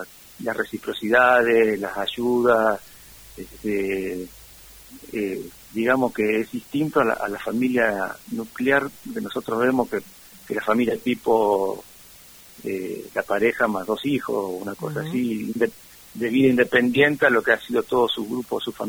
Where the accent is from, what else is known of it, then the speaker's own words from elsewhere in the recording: Rawson, Argentina; yo soy parte de Rawson y me encuentro muy lejos de lo que es la familia de origen